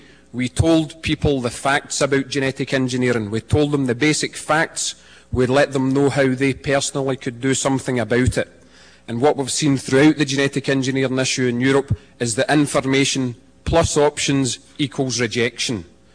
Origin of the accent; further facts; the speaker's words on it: Scotland, United Kingdom; I'll just repeat that I'm from Scotland.